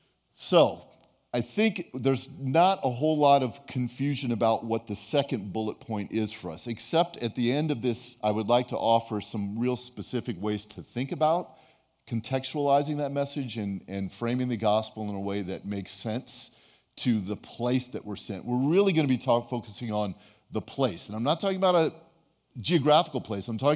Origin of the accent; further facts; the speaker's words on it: Portland, United States; I'm from Portland, and I taught high school English for 30 years.